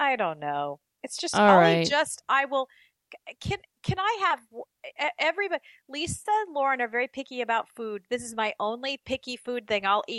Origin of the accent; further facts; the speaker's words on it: United States; Well, I'm an American. I kind of want my pizza all the way covered.